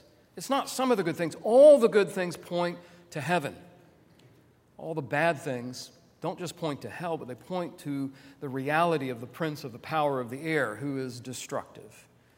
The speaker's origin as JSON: {"language": "English", "town": "Tampa", "region": "Florida", "country": "United States", "tie": "born or raised there", "also_born_or_lived": "Port Arthur, Texas", "said": "I was born in Port Arthur, Texas. I use Texas when I need to, because I am a native Texan, but I'll be honest with you, I've lived practically my entire life in the state of Florida, and I do consider myself Floridian."}